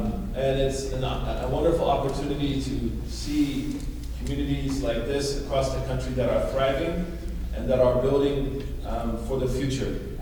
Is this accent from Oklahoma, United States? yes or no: yes; Oklahoma, United States; I remember in the country, I'm from Oklahoma, so this actually is a big city to me.